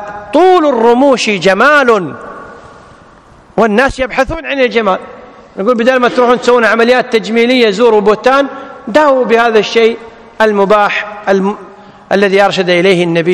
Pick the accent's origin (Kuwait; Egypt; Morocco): Kuwait; عندنا في الكويت يسمونها الحبة السوداء